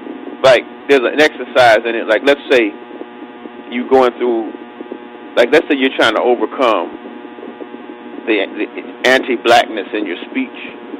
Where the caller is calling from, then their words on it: Detroit, Michigan, United States; I'm calling from Detroit, Michigan.